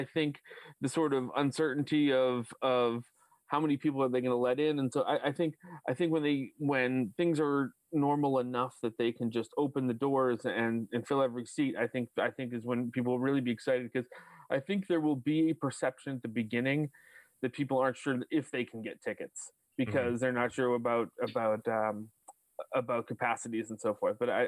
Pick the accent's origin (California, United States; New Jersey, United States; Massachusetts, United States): Massachusetts, United States; Westborough; And I grew up in Westboro and spent plenty of time in Worcester.